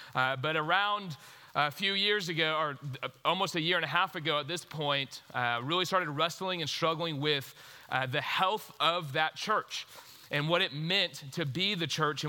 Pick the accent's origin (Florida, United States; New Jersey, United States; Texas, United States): Texas, United States; Houston; I grew up in Houston, went to a little school in College Station called Texas A&M.